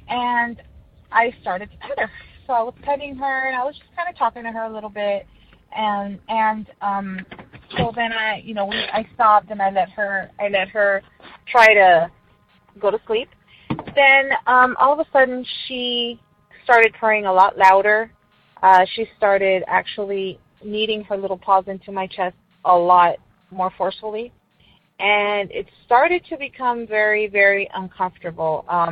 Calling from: El Paso, Texas, United States; I'm calling from El Paso, Texas.

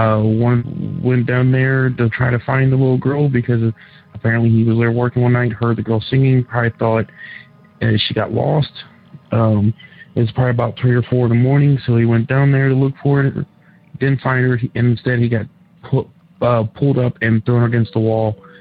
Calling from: Cincinnati, Ohio, United States; I'm calling from Cincinnati, Ohio.

